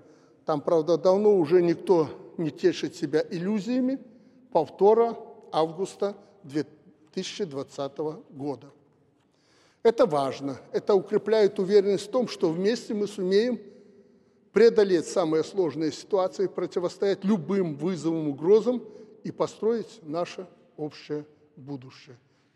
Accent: Belarus; Но то, что мы, белорусы и россияне, выстоим и выйдем из этой гибридной войны, это уже понятно.

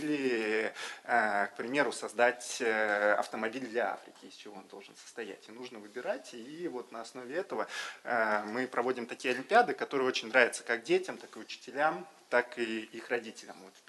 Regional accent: Russia; сказали, что мы из России, мы занимаемся математикой

